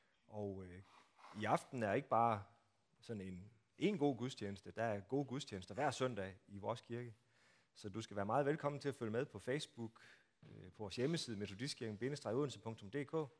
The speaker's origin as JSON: {"language": "Danish", "town": "Strandby", "region": "North Denmark Region", "country": "Denmark", "tie": "born or raised there", "said": "Strandby, hvor jeg kommer fra. Det er næsten helt oppe i Skagen, så det er næsten så langt væk herfra, som man kan komme. Det er der, jeg er vokset op. Min far, han bor stadigvæk i vores barndomshjem."}